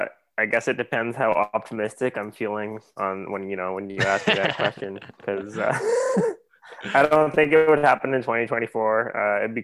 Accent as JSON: {"language": "English", "country": "Canada", "said": "I'm a Canadian, so I love it."}